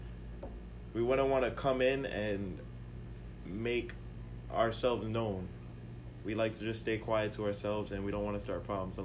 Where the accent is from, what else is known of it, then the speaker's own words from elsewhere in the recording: Newark, New Jersey, United States; So coming into Belleville, I was a very once again I'm from Newark, so the normal stuff that we used to do in Newark was not really tolerated in Belleville.